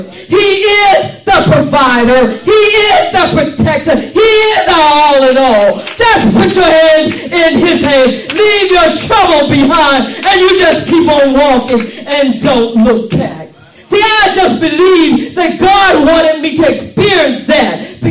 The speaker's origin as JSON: {"language": "English", "region": "the South", "country": "United States", "said": "I talked a little different because I was from the South."}